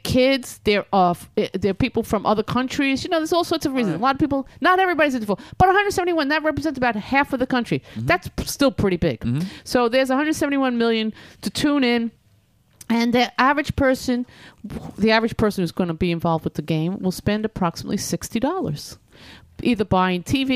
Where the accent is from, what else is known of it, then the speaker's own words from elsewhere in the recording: New York, United States; I hope the Giants win. I'm a New Yorker.